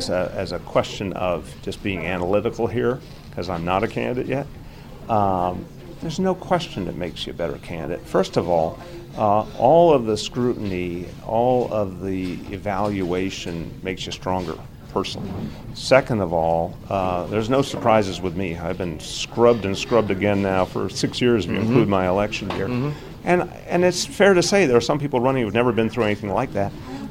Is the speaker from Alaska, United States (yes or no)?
no; New York, United States; I think, you know, as a New Yorker, there's nothing about Donald Trump's approach that ever surprises me.